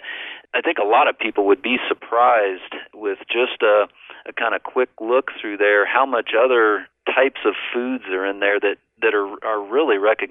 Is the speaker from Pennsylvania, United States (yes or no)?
no; Colorado, United States; I grew up in Colorado, and it was obviously a good place to develop an interest in wildlife.